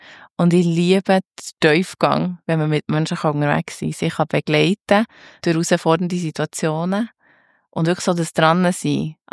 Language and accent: German; Bern, Switzerland; born or raised there